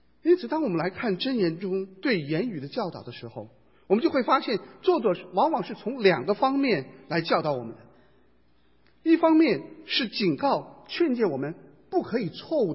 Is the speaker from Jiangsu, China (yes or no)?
no; Beijing, China; 我是在北京出生北京长大的